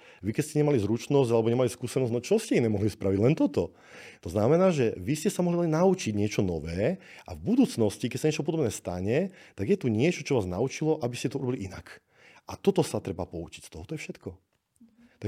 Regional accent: eastern Slovakia, Slovakia; A tak som z východu. A ja na východe z ničoho niečo je bežná vec.

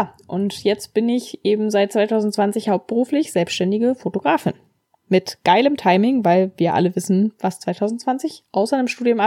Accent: Berlin, Germany; born there; Ich bin geborene Berlinerin

